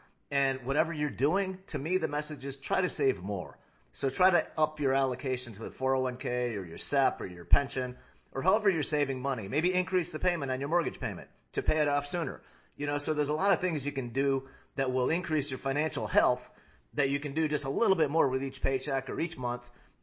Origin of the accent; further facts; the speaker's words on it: Illinois, United States; You know, I remember in the Midwest, we're from Northern Illinois, and I tell you what, I don't feel like I even see the sun from, middle of October until April or something.